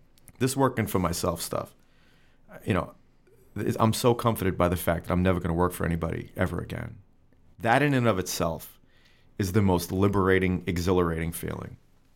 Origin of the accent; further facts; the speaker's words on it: Brooklyn, New York, United States; You know, I saw that growing up in Brooklyn.